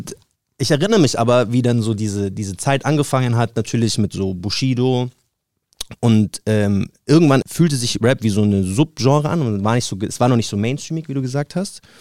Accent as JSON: {"language": "German", "town": "Munich", "region": "Bavaria", "country": "Germany", "said": "ich komme aus München."}